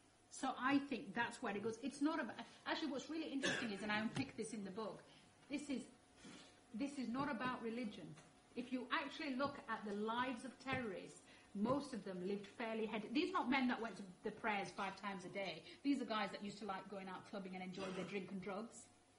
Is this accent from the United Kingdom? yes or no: yes; Dewsbury, Yorkshire and the Humber, United Kingdom; my growing up in Savilltown, which is like heart of Dewsbury, where there's a very large Asian community. And when we were growing up, we had English neighbours on either side.